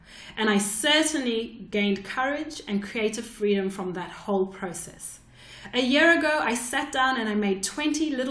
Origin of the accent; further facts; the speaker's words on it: Zimbabwe; now in Australia; because I'm Zimbabwean and I'm Australian and I live in Australia and I hadn't been seeing a lot of books by people like me.